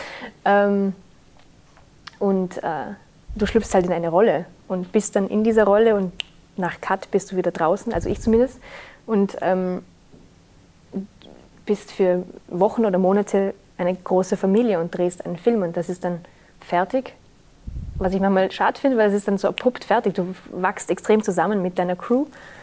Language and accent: German; Vorarlberg, Austria; in Vorarlberg, in meiner Heimat, spielen darf.